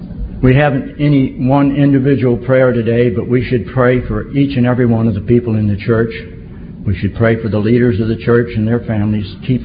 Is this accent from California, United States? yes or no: yes; California, United States; born there; Now, I was born in California.